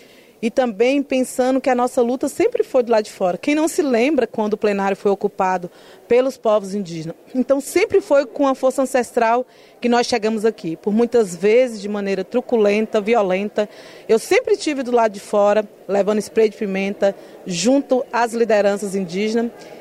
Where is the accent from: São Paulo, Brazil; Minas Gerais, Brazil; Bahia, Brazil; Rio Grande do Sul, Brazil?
Minas Gerais, Brazil; Mas eu sou do Estado de Minas Gerais.